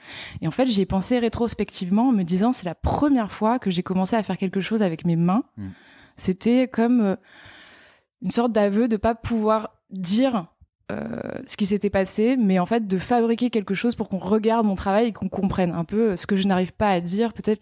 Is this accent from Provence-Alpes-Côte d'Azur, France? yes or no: yes; Provence-Alpes-Côte d'Azur, France; Alors, je suis née dans le sud de la France, je suis méridionale, dans un petit village entre Châteauneuf-du-Pape et Courthézon. Et voilà, donc j'ai grandi... autour de... Enfin, à la campagne et entourée de vignes.